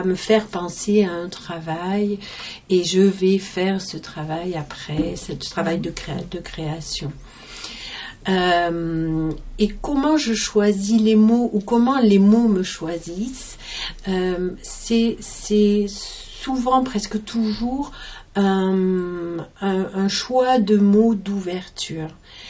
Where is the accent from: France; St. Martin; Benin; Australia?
France; Uzès, Occitanie; moved away as an adult; moi, c'est mon village, Saint-Quentin-la-Poterie. Je suis née à Uzès, quand il y avait encore la maternité à Uzès.